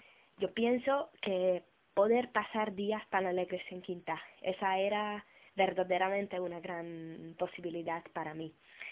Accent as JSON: {"language": "Spanish", "country": "Hungary", "first_language": "Hungarian", "second_language": "Spanish", "said": "Me parece chistoso que en mi lengua materna, en húngaro, hasta ahora nunca he hablado en la tele, pero en español ya sí."}